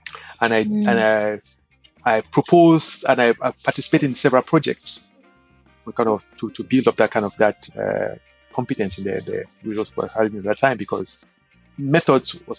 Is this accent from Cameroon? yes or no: yes; Anglophone Cameroon, Cameroon; born there; I was born in Cameroon, in the English-speaking part of Cameroon. I was a former British protectorate.